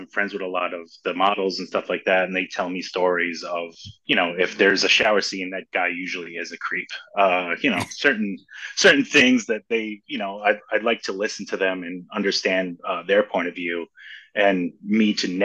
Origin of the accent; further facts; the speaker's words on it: Brooklyn, New York, United States; also born or lived in Long Island; I grew up in Long Island and Brooklyn together.